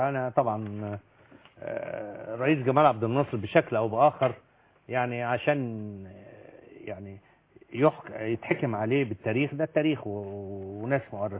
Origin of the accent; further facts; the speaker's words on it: Egypt; أنا مصري ورجل أمن وبحب مصر جدا